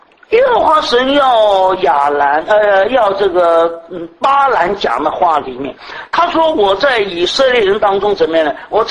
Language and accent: Chinese; Shanghai, China; 我们上海人说：“拉犁头的儿子自己的好。”